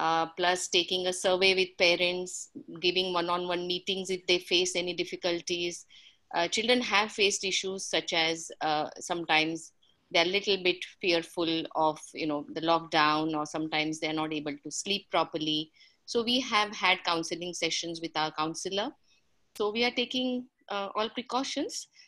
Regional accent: Mumbai, Maharashtra, India; English is a second language; I'm from Mumbai, India.

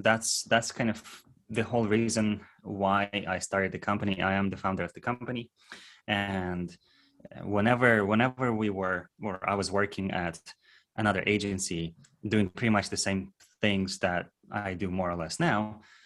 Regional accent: Houston, Texas, United States; Well, I am from Houston, Texas. This is where our air quotes headquarters are.

